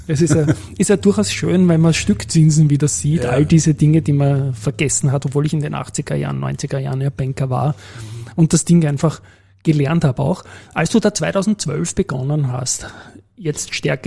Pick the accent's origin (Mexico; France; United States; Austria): Austria; Ich glaube, wir machen da als Österreicher einen guten Job